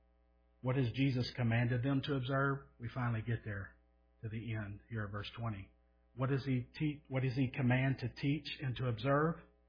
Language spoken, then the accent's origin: English; Louisiana, United States; Most of you know that I'm from Louisiana.